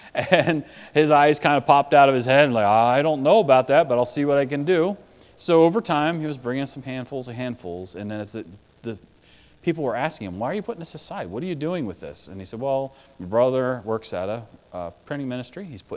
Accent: Pennsylvania, United States; I'm from Pennsylvania, not Wisconsin.

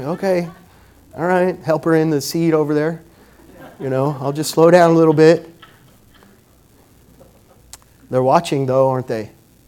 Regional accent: Midwest, United States; So I grew up in the Midwest, and there are people in Phoenix who've never had a ticket

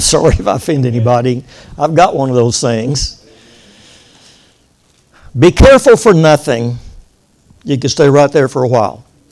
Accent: Waco, Texas, United States; born there; So I was born in Waco, Texas during the war, and my dad was off to war.

